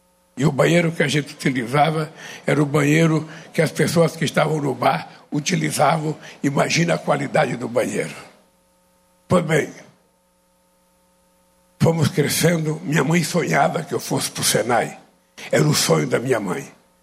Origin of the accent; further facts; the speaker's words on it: Caetés, Pernambuco, Brazil; born there; moved away; also born or lived in São Paulo; Eu sou nascido na cidade de Caetés, em Pernambuco, que em 1962 não era cidade, era um subdistrito de Garanhuns, e virou cidade em 1962.